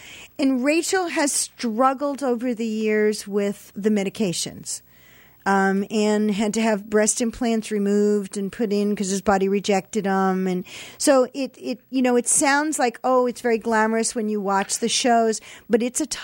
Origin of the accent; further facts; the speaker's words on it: New York, United States; I grew up in New York